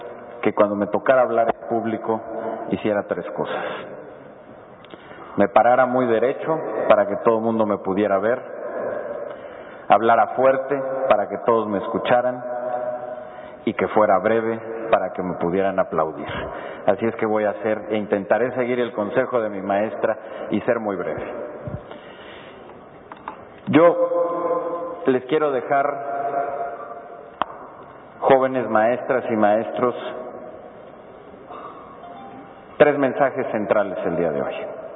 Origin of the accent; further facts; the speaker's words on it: Mexico; el respeto que nos debemos a cada uno de nosotros como mexicanos